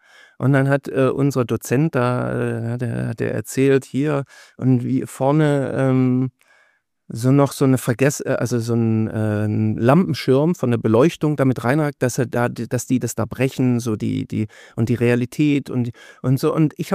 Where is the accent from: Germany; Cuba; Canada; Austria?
Germany; Schwäbisch Hall, Baden-Württemberg; den Großteil meiner Jugend habe ich in Schwäbisch Hall verbracht.